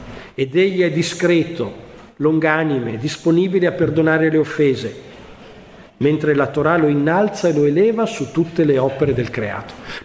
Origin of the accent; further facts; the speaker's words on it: Rome, Lazio, Italy; dico nostro perché io vengo da Roma